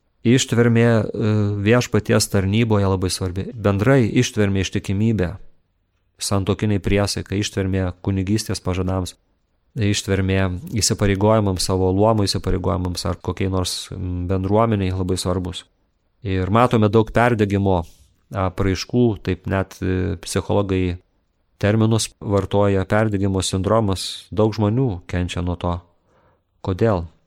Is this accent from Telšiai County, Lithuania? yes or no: no; Aukštoji Panemunė, Kaunas County, Lithuania; tais laikais, vietinės laikais, aš užaugau aukštosios Panemunės parapijoje